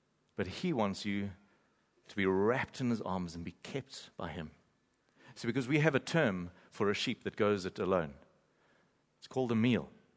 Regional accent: KwaZulu-Natal, South Africa; I come from the Bluff with a calculator, and it's about 908,000 rand per show.

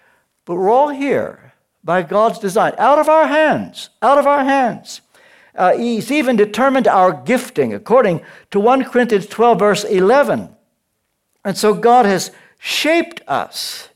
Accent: Kentucky, United States; born there; I was born in Kentucky.

